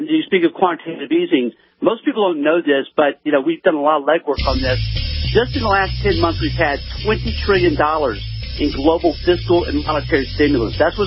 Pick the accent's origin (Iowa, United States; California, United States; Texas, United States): Texas, United States; I'm from East Texas. I was raised lower middle class. I come from nothing.